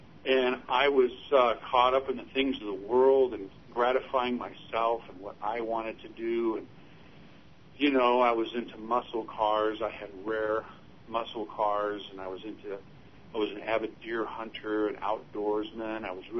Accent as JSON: {"language": "English", "town": "Bakersfield", "region": "California", "country": "United States", "said": "I was born and raised a Roman Catholic. I'm from Bakersfield, California."}